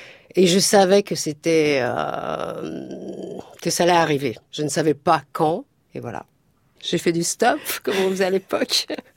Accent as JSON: {"language": "French", "country": "France", "tie": "born there", "said": "Je suis algérienne. D'ailleurs, j'étais algérienne. Je suis restée algérienne jusqu'à 30 ans. Même si j'étais née en France, j'étais vraiment, algérienne."}